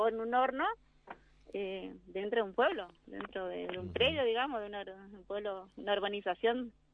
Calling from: Colonia Libertad, Corrientes, Argentina; en el día de hoy, en mi pueblo, en Colonia Libertad, se está haciendo la quema

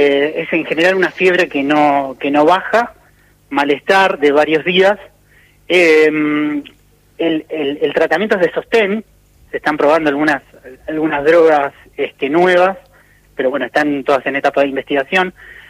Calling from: Bariloche, Río Negro, Argentina; Está hablando a Bariloche, sí, al mismo lugar donde es el caso del fallecido.

